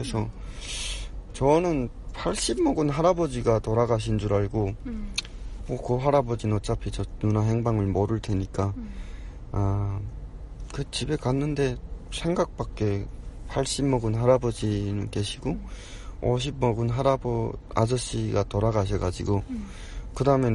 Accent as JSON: {"language": "Korean", "country": "North Korea"}